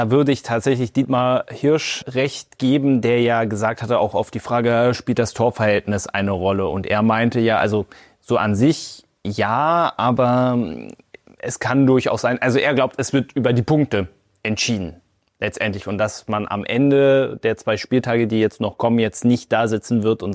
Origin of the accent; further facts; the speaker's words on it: East Germany, Germany; born there; Ich darf so reden als gebürtiger Ostdeutscher auch. Und mein Vater kommt ja gebürtig auch aus dem Erzgebirge tatsächlich.